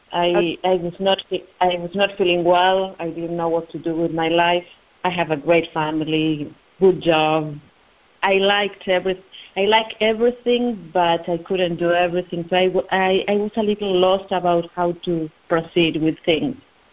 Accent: Argentina; I am from Argentina. It's a long way from where you are.

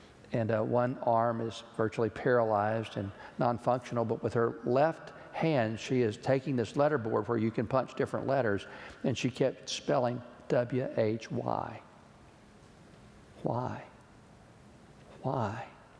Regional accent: Georgetown, Texas, United States; Killeen, Texas, which is very near my hometown of Georgetown.

